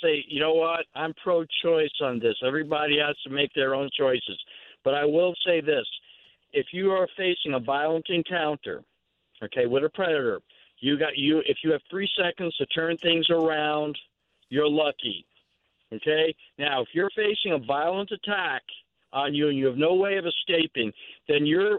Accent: United States; I'm an American, and I'm a military veteran.

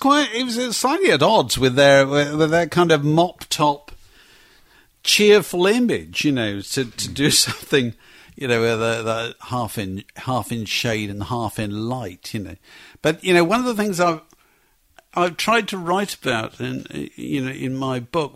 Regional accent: Yorkshire and the Humber, United Kingdom; I grew up in Yorkshire.

